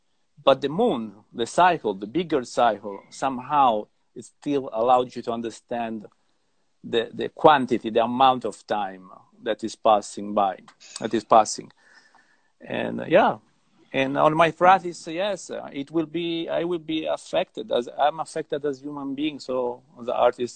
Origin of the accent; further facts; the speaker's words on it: Florence, Tuscany, Italy; English is a second language; now in Tenerife, Spain; I grew up in Florence. I'm originally from Florence, from Italy, and I grew up there.